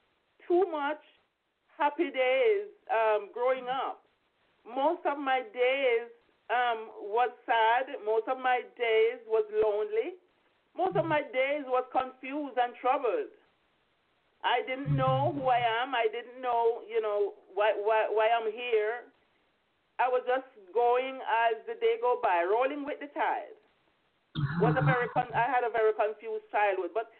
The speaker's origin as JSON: {"language": "English", "town": "Bull Bay", "region": "Saint Andrew", "country": "Jamaica", "tie": "born or raised there", "also_born_or_lived": "Kingston", "said": "I was raised in a little district. I was born in Kingston, was raised in this little district called Bull Bay in Jamaica, St. Andrew."}